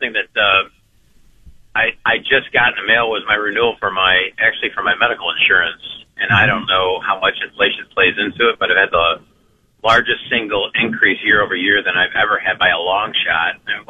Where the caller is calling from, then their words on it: Aurora, Ohio, United States; I'm from Aurora. How are you doing?